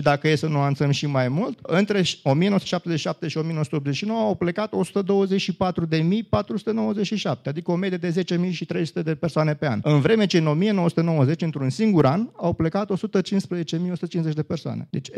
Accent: Hunedoara, Hunedoara County, Romania; also born or lived in Transylvania; Eu sunt conjudețean cu autorul, cu domnul Budeancă, eu sunt din Hunedoara. Am învățat într-o școală în care aveam colegi maghiari, aveam colegi sași

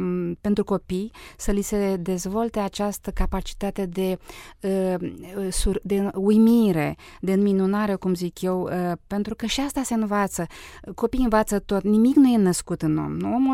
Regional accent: Bacău County, Romania; born there; m-am născut, de fapt, lângă Bacău, într-un sat unde părinții mei, pe atunci ingineri silvici, lucrau într-o mare pădure

